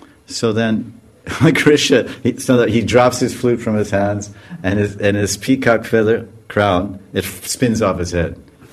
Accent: United States; I'm American, but I'm a small guy from there.

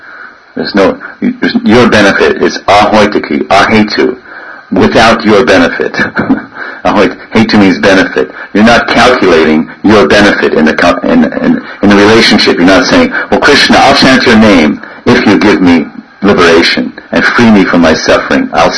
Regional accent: New York, United States; Another birth in New York. I'm from New York. Or Brooklyn, Bedford Stuy.

